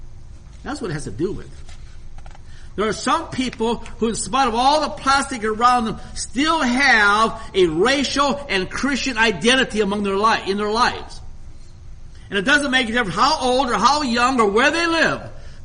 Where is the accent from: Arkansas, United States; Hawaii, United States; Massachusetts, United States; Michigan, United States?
Michigan, United States; Detroit; But you people here know that I'm from Detroit. I'm from the big city.